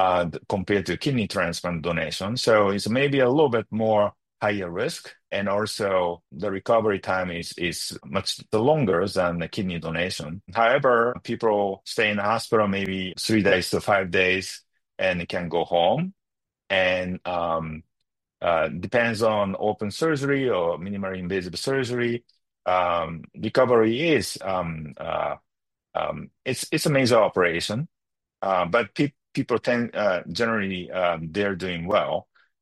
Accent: Japan; So I'm originally from Japan.

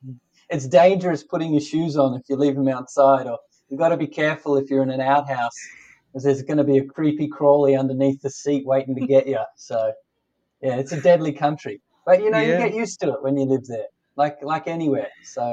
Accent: Australia; also born or lived in Canada; now in Sheerness, United Kingdom; I live in Sheerness, down the southeast coast of the UK. I'm originally from Australia. I've also lived in Canada. Right now, at this point in our life, we are living in the UK.

